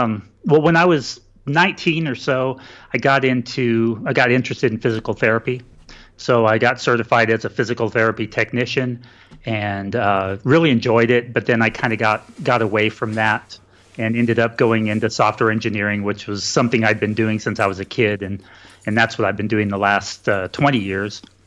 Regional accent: Albuquerque, New Mexico, United States; now in Dallas, United States; I live in the Dallas, Texas area. And I've been here for several years. I grew up in New Mexico, Albuquerque specifically. So I grew up right near mountains

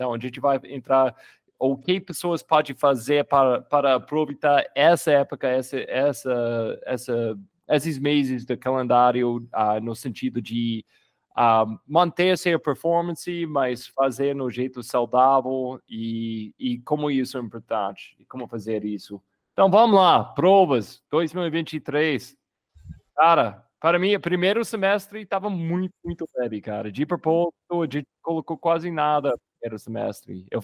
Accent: Massachusetts, United States; Portuguese is a second language; now in Brazil; Porque lá na minha terra, perto do Boston, Massachusetts, é muito no norte.

